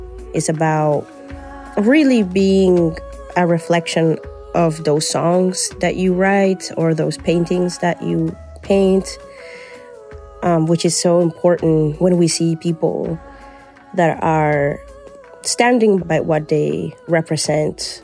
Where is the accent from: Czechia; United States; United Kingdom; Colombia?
Colombia; now in Canada; because I'm Colombian, but I live in Canada and I know what it is to be a settler by a citizenship. So as Canadian